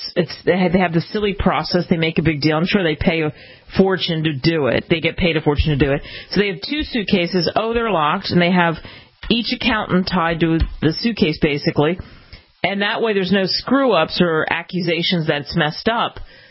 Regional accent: United States; As an American, you wouldn't want to make that trip to Venezuela.

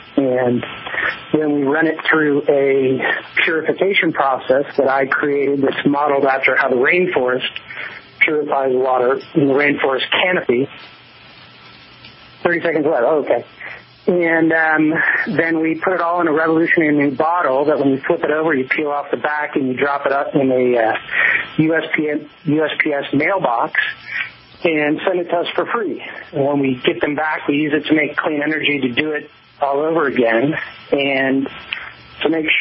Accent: California, United States; I grew up in Northern California, in just north of San Francisco, and was always in the outdoors

